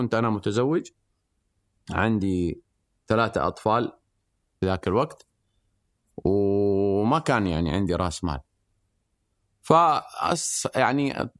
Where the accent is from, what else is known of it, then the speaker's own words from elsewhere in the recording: Mecca, Makkah Province, Saudi Arabia; تربينا في مكة الحمد لله، واشتغلنا كل شيء، اشتغلنا في الحج واشتغلنا في العمرة